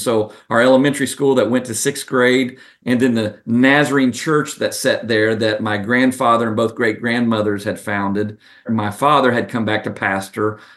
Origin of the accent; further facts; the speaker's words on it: Inez, Kentucky, United States; You know, Inez is the county seat in Martin County. Martin County is just a small little county that's tucked away around four counties in Kentucky and then two counties in West Virginia, because we are right on the Kentucky-West Virginia state line.